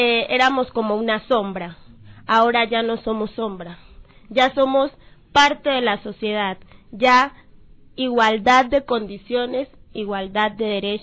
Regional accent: El Charco, Nariño, Colombia; Soy del municipio del Charco, Nariño.

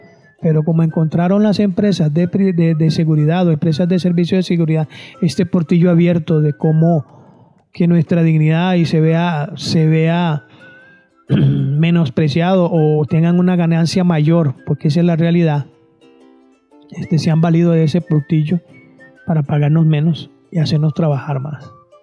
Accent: Costa Rica; como personas, como ciudadanos costarricenses

